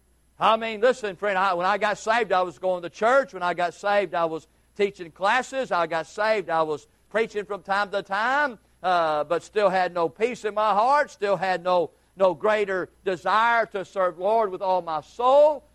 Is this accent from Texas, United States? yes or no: yes; Houston, Texas, United States; In my case, I'd have to say that I am just a man. I was brought up in Houston, Texas.